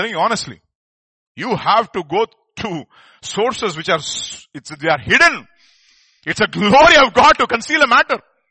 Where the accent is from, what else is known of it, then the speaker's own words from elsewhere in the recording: Hyderabad, Telangana, India; born there; I was born in Hyderabad.